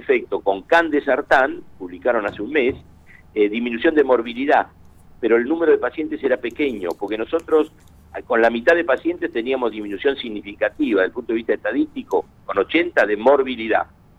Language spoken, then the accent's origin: Spanish; General Roca, Río Negro, Argentina; una radio de mi querido Río Negro. Yo me crié en Roca y Churichuel.